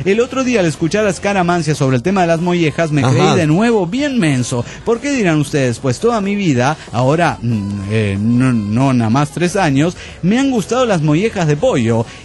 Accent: Guadalajara, Jalisco, Mexico; Hola, amigos, ¿cómo están? … de Guadalajara, México.

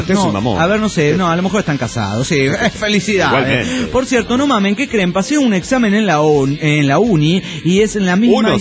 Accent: Guerrero, Mexico; a regresar a mi tierra, Guerrero.

